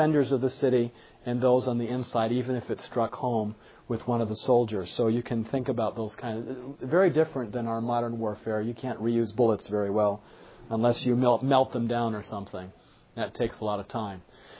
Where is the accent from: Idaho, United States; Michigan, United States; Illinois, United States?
Michigan, United States; I tell my students, I grew up in Michigan, up in the north where we have snow.